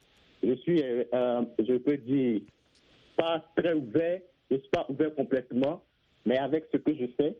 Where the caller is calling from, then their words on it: Abidjan, Côte d’Ivoire; Je suis de la Côte d'Ivoire, approximativement à Abidjan.